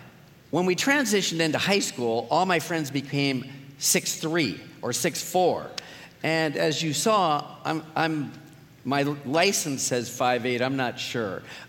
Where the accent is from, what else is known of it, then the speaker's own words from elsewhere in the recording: Los Angeles, California, United States; So, first of all, I'm from Los Angeles. I'm from the San Fernando Valley, the flat part.